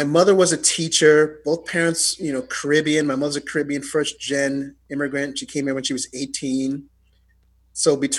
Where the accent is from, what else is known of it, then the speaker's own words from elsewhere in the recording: Bronx, New York, United States; people could not believe I was from the Bronx. And the first thought or conclusion always was, no, Connecticut or something. three blocks from Yankee Stadium.